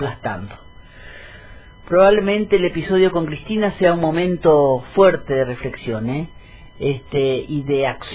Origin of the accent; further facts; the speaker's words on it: Argentina; Para seguir claudicando como argentinos y argentinas